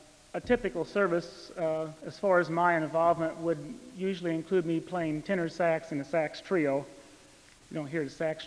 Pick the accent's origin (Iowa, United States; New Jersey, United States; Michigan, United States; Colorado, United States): Iowa, United States; I have long suspected when I was a child growing up in Iowa that I might be involved in some kind of service that would lead to full-time ministry.